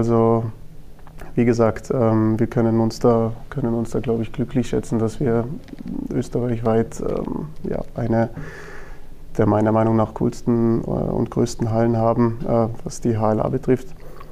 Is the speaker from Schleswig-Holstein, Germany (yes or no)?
no; Munich, Bavaria, Germany; als gebürtiger Münchner